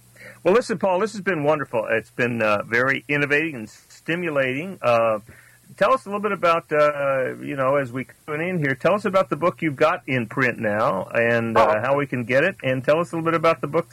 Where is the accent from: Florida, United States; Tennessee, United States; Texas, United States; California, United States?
Texas, United States; Well, that's what I grew up with in South Texas. I mean, we had, you know, 20 or 30 small towns, all of them under 20,000 population back in 1965 when I was graduating from high school.